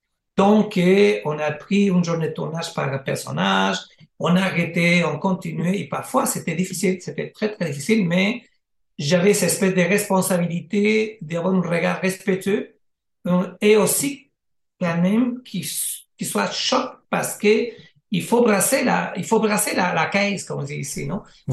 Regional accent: Chile; now in Canada; moi, je viens du Chili, ça fait 30 ans que je suis ici.

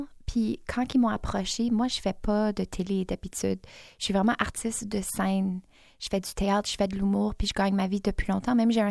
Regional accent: Ontario, Canada; now in Winnipeg, Canada; Je suis franco-ontarienne de base, mais depuis 6 ans, j'habite à Winnipeg.

